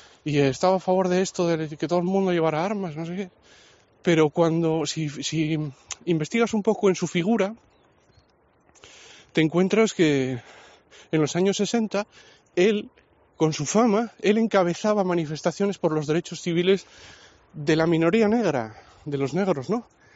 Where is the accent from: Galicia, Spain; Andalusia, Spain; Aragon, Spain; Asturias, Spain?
Asturias, Spain; Grado; tan pequeña como Pravia, por ejemplo, aquí en Asturias, ¿no? Más pequeña que mi pueblo, que es Grado.